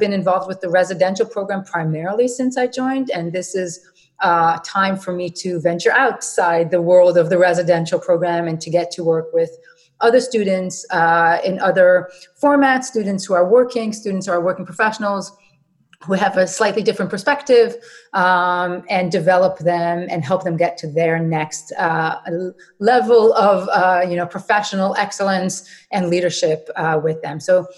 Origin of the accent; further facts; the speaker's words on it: Israel; English is a second language; I grew up in Israel. So my childhood, I see myself, I'm Israeli. … is a very Israeli name. I grew up in Israel. I did my schooling there as a youngster, and I did my military service in the IDF for 3 years.